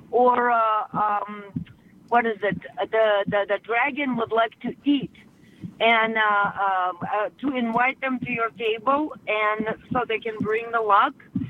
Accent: Russia; English is a second language; I'm originally from Russia, and Russia and China have a border and a culture mixed a lot.

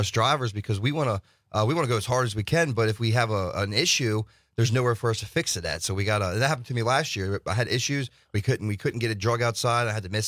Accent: Hagerstown, Maryland, United States; Yeah, Hagerstown, Maryland. So we get some cold.

